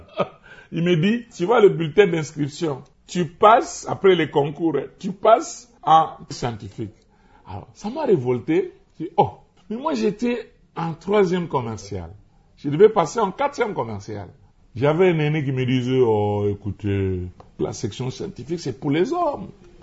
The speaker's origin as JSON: {"language": "French", "region": "Kinshasa", "country": "DR Congo", "tie": "born or raised there", "also_born_or_lived": "Tunda", "said": "Moi, je suis né à Tunda, au Maniema, jeune à 6 ans. Je suis venu à Kinshasa. Arrivé à Kinshasa, déjà en 62"}